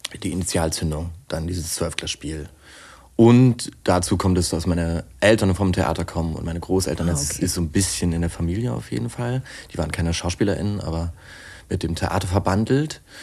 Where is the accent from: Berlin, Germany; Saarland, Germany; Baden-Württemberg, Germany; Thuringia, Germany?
Saarland, Germany; Saarbrücken; ich war auf der Waldorfschule in Saarbrücken, da wo ich herkomme.